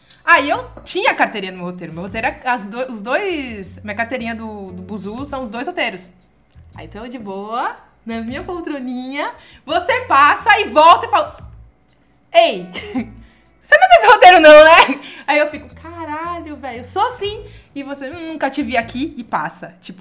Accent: Camaçari, Bahia, Brazil; A gente é de Camaçari, certo?

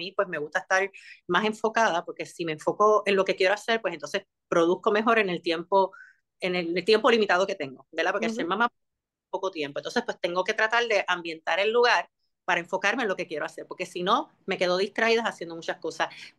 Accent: Humacao, Puerto Rico; now in San Juan, Puerto Rico; soy de Humacao, vivo en San Juan. Así que tengo una mitad, yo digo que soy humacaeña adoptada de San Juan ya prácticamente, porque más de la mitad de mi vida llevo viviendo acá en el área metropolitana.

